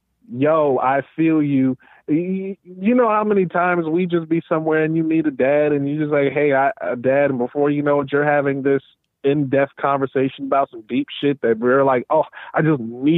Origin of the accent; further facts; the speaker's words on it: New York, United States; even though I'm a New Yorker all my life, like, I don't know a dad in Staten Island.